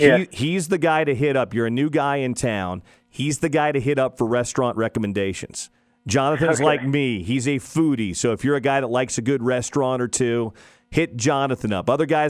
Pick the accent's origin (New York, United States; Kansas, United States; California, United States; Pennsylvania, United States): Kansas, United States; Well, let me tell you, because I grew up in Kansas, and Iowa and Kansas are not too dissimilar, Marcus.